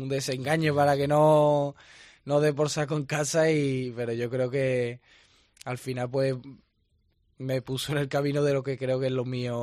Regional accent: Seville, Andalusia, Spain; yo soy un chaval, recién cumplido los 19 años, y soy de Sevilla, toda mi familia de Constantina

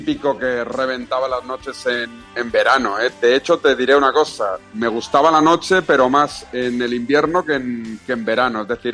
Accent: Barcelona, Catalonia, Spain; Yo soy de Barcelona, sí, catalán.

